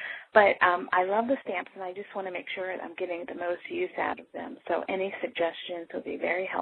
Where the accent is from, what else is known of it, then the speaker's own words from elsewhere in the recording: Goshen, Indiana, United States; I am from Goshen, Indiana.